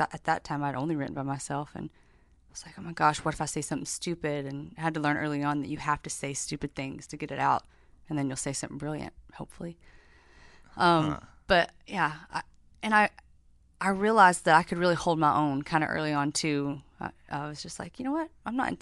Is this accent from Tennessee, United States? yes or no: yes; Knoxville, Tennessee, United States; now in Nashville, United States; Yes, I live in Nashville. I'm from Knoxville, but live in Nashville.